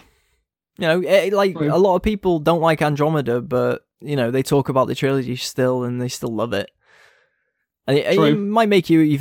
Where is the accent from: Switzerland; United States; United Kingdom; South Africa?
United Kingdom; To be fair, we're British.